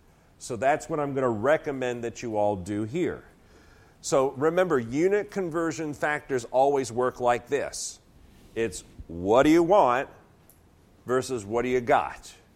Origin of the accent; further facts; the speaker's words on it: Texas, United States; I know my accent doesn't reveal it very much, except when I'm mad, but I am originally from Texas.